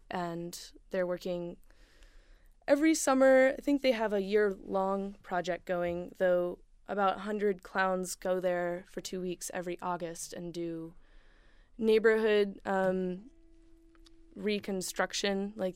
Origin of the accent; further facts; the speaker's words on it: Blacksburg, Virginia, United States; born there; now in Asheville, United States; And I moved to Asheville from Blacksburg, Virginia, which is where I was born.